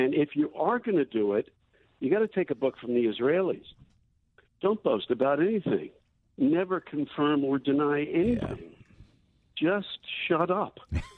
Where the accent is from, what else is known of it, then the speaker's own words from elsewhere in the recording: New York, United States; also born or lived in New Jersey; Originally Brooklyn, and then I was born in Brooklyn, and then when they built the projects in Long Island City